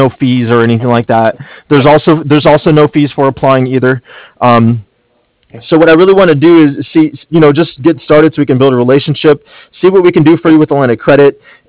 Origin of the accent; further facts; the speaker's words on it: San Diego, California, United States; I'm born and raised in San Diego, so if I could spend the rest of my life here, I'd be very happy.